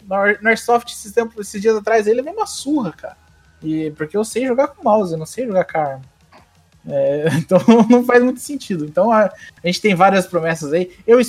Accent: Paraná, Brazil; Vocês são da Bahia, eu sou do Paraná.

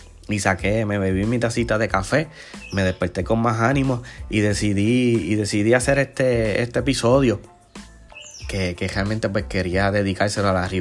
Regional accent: Puerto Rico; Soy como boricua, soy máximo fanático de Yadier Molina.

